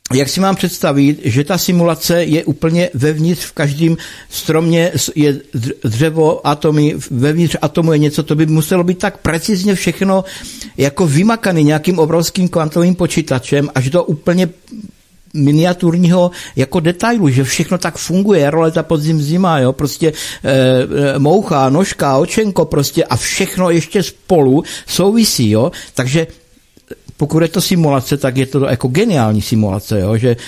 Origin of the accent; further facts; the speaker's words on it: Moravia, Czechia; já jsem z Moravy